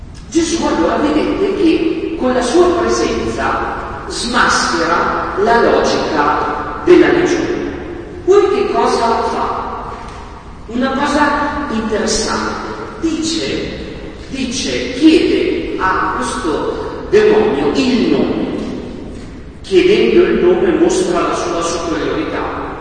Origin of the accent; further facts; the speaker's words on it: Gonzaga, Lombardy, Italy; io sono di Gonzaga